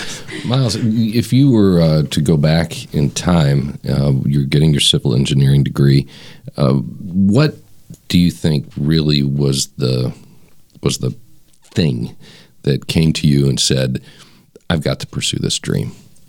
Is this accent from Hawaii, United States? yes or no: no; Georgia, United States; I'm from the South. I grew up in Georgia.